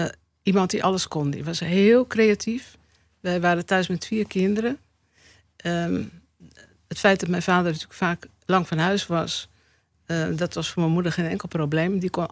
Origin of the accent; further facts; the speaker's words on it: Haarlem, North Holland, Netherlands; born there; Ik ben geboren in Haarlem. Net na de oorlog.